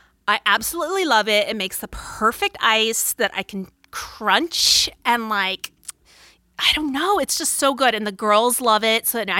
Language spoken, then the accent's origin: English; Phoenix, Arizona, United States; I grew up in Phoenix, where it's hot as shit, right? Like 120 in the summers.